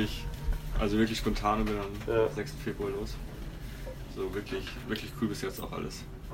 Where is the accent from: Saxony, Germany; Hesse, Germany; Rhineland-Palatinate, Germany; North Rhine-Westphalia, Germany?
Rhineland-Palatinate, Germany; Kirchen; Und ich bin eben auch aus der Gegend von denen, aus Kirchen.